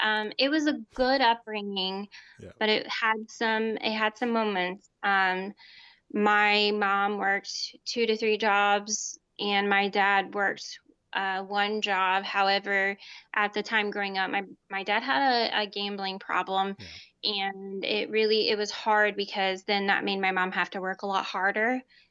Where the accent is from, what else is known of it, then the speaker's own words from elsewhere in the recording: Indiana, United States; I grew up in Indiana. I am from a, it's bigger now, but when I grew up, the town was very small, in a bunch of cornfields surrounded, very big factory type community.